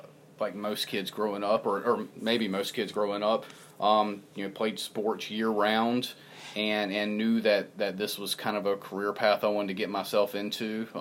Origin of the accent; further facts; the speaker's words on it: Southeast, United States; Maybe that's because I was raised in the Southeast, and it's a little different beast down here.